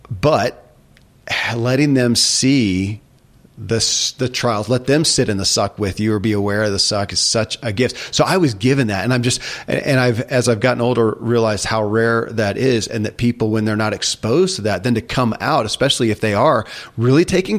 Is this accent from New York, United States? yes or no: no; Kentucky, United States; I grew up in Kentucky.